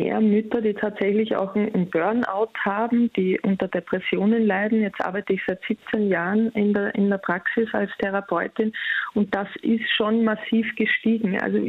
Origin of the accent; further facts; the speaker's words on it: Austria; now in Germany; ich bin jetzt aus Österreich, lebe in Deutschland, bin in einer Großfamilie groß geworden